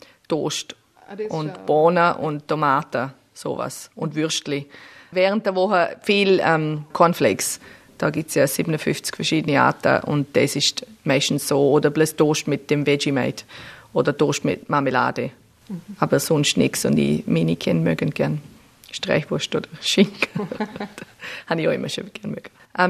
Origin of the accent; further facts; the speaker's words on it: Austria; Ich sage einfach, ich komme aus Europa, weil es einfacher ist, weil dann muss ich nicht, wenn manche Leute nicht wissen, was Österreich ist, dann muss ich nicht erklären.